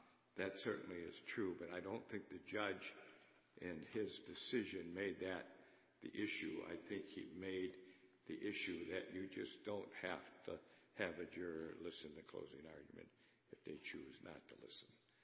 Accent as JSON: {"language": "English", "town": "Milwaukee", "region": "Wisconsin", "country": "United States", "said": "I'm an attorney from Milwaukee, Wisconsin, representing the interests of Mr. Brent Novy."}